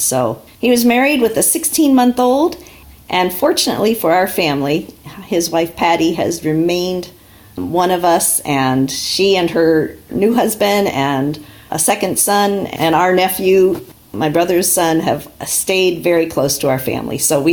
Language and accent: English; Maryland, United States; also born or lived in Washington, D.C.; I was born in Washington, D.C. My family lived just outside of D.C. in Maryland.